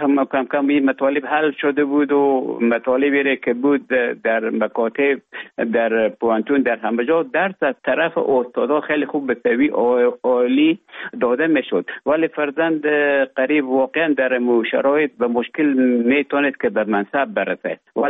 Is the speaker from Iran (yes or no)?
no; Afghanistan; moved away as an adult; also born or lived in Russia; now in Finland; ما در افغانستان بودم. بعد از ای که از افغانستان طالبان آمدن به اوج گذاره ما کمک مشکل بود و آمدم به طرف های روسیه و از روسیه آمدم به ایجه بفنلان.